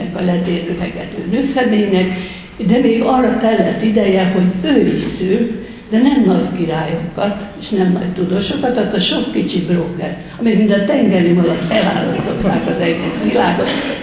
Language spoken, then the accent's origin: Hungarian; Hungary; És én azt gondolom, hogy nem véletlenül születtünk magyarnak. Én hát nem is tudnék, lett volna módom elhagyni ezt az országot, de én nem tudnám az életemet másról elképzelni. Ez a nyelv, a magyar nyelv, ez úgy hozzánőtt a személyiségemhez